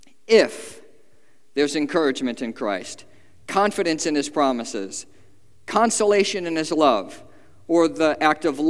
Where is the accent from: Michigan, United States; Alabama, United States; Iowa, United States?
Michigan, United States; Detroit; I'm here to tell you, I grew up in Detroit.